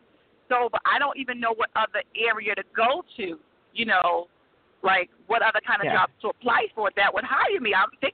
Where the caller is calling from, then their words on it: New York, United States; I'm calling from New York.